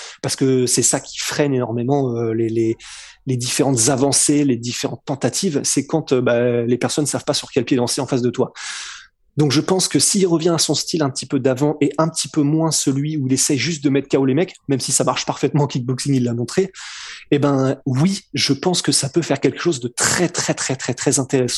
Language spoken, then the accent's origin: French; France; Nous, on le sait parce qu'on est français